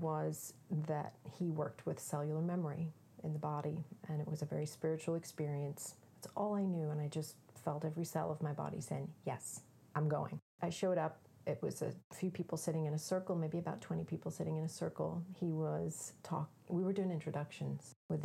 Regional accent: Belfast, Northern Ireland, United Kingdom; I grew up in Belfast, or near Belfast in Northern Ireland, in the Troubles.

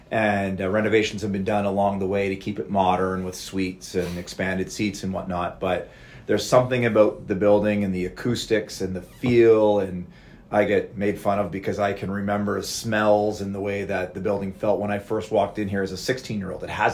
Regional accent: Sarnia, Ontario, Canada; Yeah, I grew up in the Sarnia area

